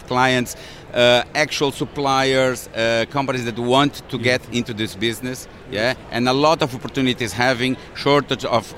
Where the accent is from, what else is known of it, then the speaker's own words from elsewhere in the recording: São Paulo, Brazil; I am from Brazil, from São Paulo.